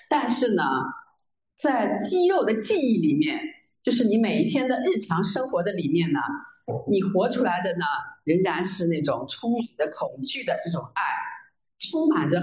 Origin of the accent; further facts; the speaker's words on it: China; 特别是像我们在中国大陆成长的背景里面